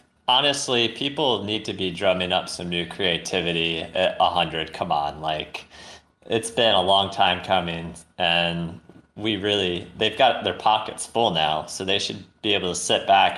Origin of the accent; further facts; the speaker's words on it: United States; now in Mexico; Celsius, even as an American, Celsius just makes more sense, right?